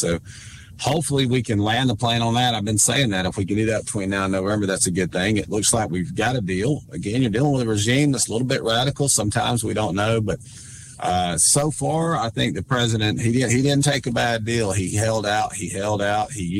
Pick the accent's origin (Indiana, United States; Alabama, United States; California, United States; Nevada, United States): Alabama, United States; Enterprise; we'll be at the Rawls Downtown Enterprise, which is my hometown, just near the Boll Weevil Monument